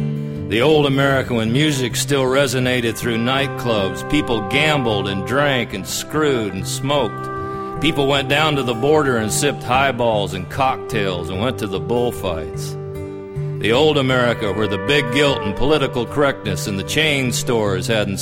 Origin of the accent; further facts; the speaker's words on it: Los Angeles, California, United States; born there; I was born in the City of Angels in the late 1940s, down on Hope Street, near Pershing Square and Clifton's Cafeteria and the Pantry